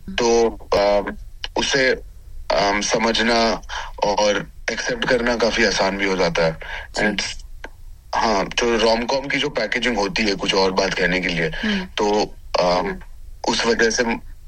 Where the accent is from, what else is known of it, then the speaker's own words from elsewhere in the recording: Mumbai, Maharashtra, India; क्योंकि मैं बम्बई में पला बड़ा हूँ